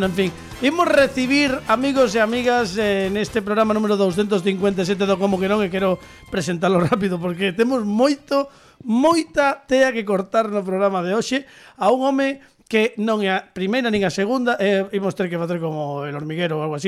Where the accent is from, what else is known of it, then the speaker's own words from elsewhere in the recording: Vigo, Galicia, Spain; Mira, son de Vigo, mira que pouco actualizado teño